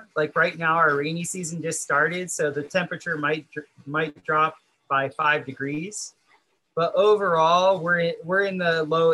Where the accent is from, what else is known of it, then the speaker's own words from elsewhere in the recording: Florida, United States; because like I said, I grew up in South Florida, so I never drank water.